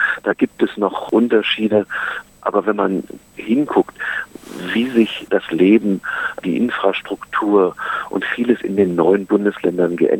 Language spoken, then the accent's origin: German; Berlin, Germany; ich als Berliner, für mich war das was ganz Besonderes, weil ich natürlich auch meine Kindheit quasi an der Mauer, mit der Mauer erlebt habe.